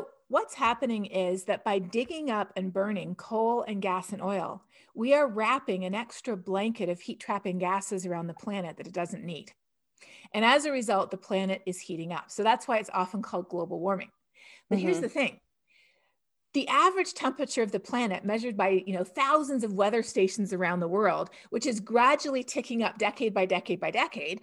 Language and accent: English; Canada; growing up in Canada